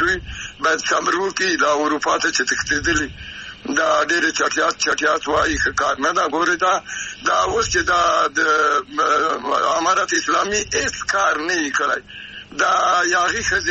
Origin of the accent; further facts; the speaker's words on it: Afghanistan; زه افغان یم نارینه، خو ته هم د موږ افغان لور یې